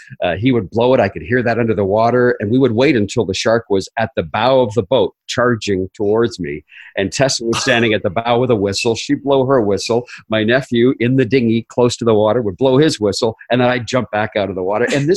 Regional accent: Canada; now in United States; We lived in Canada. We're both Canadian. Now we're dual citizens.

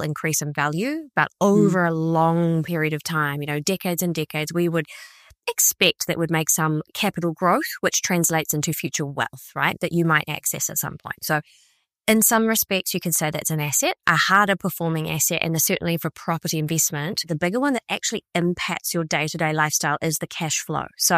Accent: New Plymouth, Taranaki, New Zealand; I grew up in New Plymouth. I was a full barefooted, run around on the cul-de-sac all afternoon with my neighbors kind of girl.

